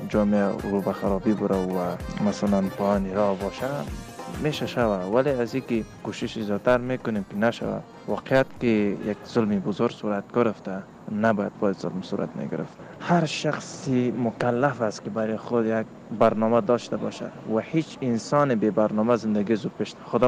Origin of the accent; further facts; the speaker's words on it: Afghanistan; یک جوان از افغانستان هستیم.